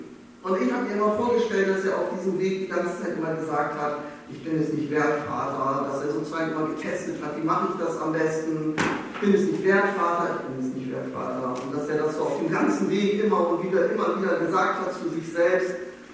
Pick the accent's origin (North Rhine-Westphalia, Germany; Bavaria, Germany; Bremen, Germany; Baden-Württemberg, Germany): Bremen, Germany; now in Berlin, Germany; ich bin Pastorin in Berlin, aber ich komme ursprünglich aus Bremen und habe in Oldenburg studiert.